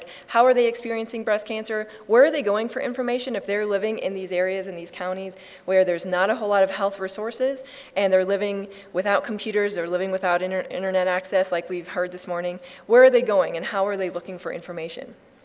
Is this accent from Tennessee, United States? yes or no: yes; Tennessee, United States; I am from East Tennessee.